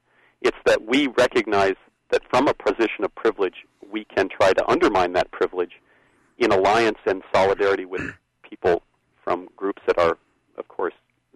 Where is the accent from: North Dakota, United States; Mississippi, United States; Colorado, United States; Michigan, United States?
North Dakota, United States; Actually, I come from North Dakota, which is, you know, an extremely white part of the world.